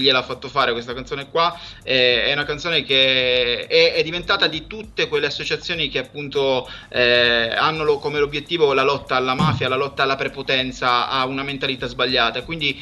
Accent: Paternò, Sicily, Italy; Nel mio paese, sono orgoglioso di dire che quello è il mio paese, Paternò.

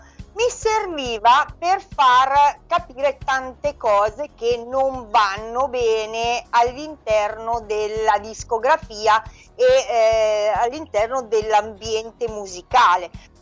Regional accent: Milan, Lombardy, Italy; born there; now in Senigallia, Italy; io sono nata a Milano, per cui si può dire milanese, mamma pugliese di Foggia, Ortanovo, provincia di Foggia, papà di Castelgiuvigiano

